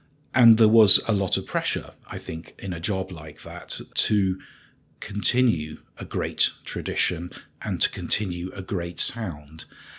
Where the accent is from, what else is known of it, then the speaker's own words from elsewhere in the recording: Manchester, North West England, United Kingdom; But I grew up in Manchester. I started playing the organ from a very early age.